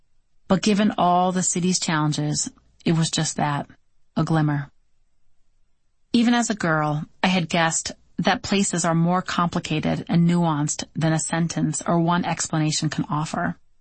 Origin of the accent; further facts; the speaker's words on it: Royal Oak, Michigan, United States; could have integrated my hometown of Royal Oak with kids bused in from Detroit.